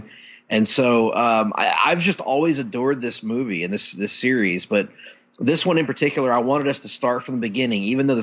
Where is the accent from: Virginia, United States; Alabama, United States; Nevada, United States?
Alabama, United States; Mobile; Uncensored 98, the pay per view they held in my hometown of Mobile, Alabama, was the first time I got to see.